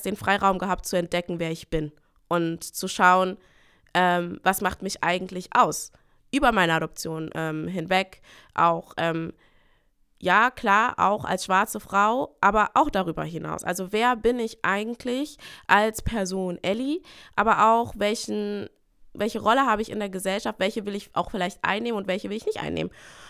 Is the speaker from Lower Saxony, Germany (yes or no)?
no; Brandenburg, Germany; ich bin in der Berliner Vorstadt aufgewachsen und ich weiß auch, dass alle jetzt sagen, Berlin, voll cool, aber Vorstadt heißt Brandenburg